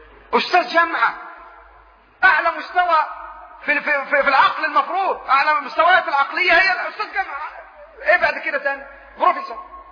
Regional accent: Upper Egypt, Egypt; زي بلاد كثيرة عندنا في الصعيد، قريب بس عملنا الحمامات وترقينا شوية وبنينا بيوت وبقى عندنا حمامات

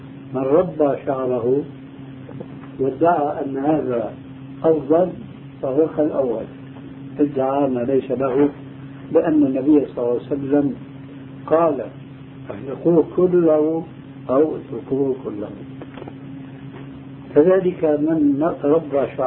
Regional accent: Syria; هذا يضرب المثل لبعض الناس عندنا في سوريا

